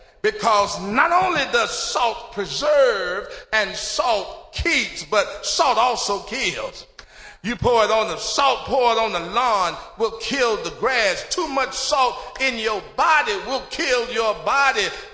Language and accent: English; Memphis, Tennessee, United States; I grew up really in Memphis, where you walk outside. I had six sisters.